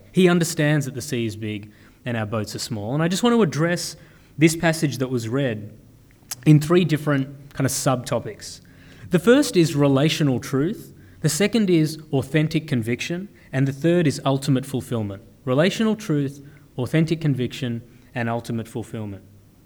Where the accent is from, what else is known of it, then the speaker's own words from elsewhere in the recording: Australia; I'm from Australia, we have a special political system there.